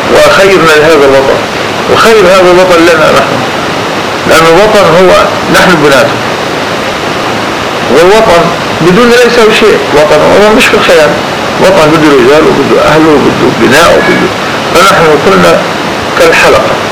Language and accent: Arabic; Palestine; والله رأيي الفلسطيني كفلسطيني في المفاوضات